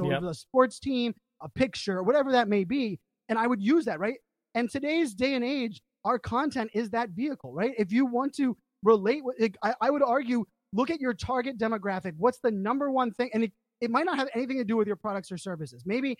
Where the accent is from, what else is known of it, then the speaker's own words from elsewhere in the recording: Pittsburgh, Pennsylvania, United States; that's how I grew up in Pittsburgh. My daughters were born in Arizona, but we all bleed Pittsburgh colors.